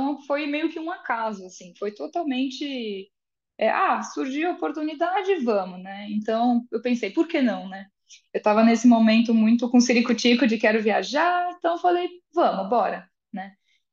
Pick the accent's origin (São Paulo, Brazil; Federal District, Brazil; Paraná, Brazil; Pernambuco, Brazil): São Paulo, Brazil; now in Denmark; Eu sou de São Paulo e eu moro na Dinamarca desde outubro de 2016.